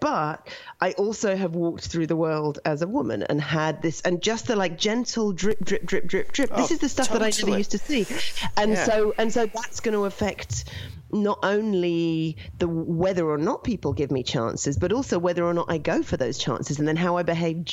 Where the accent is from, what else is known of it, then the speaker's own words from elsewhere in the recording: London, United Kingdom; born there; I was born in London.